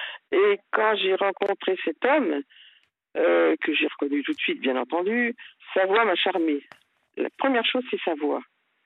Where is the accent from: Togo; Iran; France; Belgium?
France; Nevers, Bourgogne-Franche-Comté; Donc, tous les deux, on est originaire de Nevers.